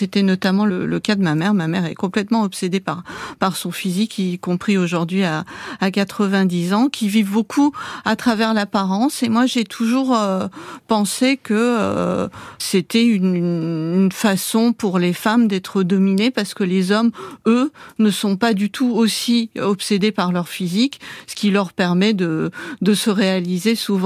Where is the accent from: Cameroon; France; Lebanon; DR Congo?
France; j'ai grandi en France